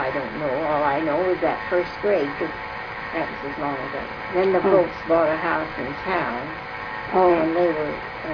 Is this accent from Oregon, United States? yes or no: yes; Cove, Oregon, United States; I was born in Cove. And my folks farmed over there and had a farm.